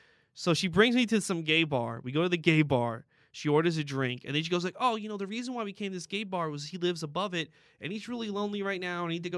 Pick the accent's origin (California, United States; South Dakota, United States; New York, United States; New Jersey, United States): New York, United States; New York City; I grew up in Astoria, Queens, so a lot of my friends aren't, like, really refined.